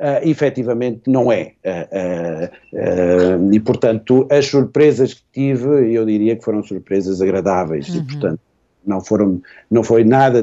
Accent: Portugal; latino sou eu também, não é que eu venho de Portugal.

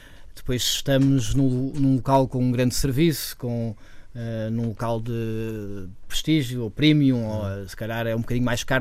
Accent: Portugal; enquanto português, enquanto cozinheiro português

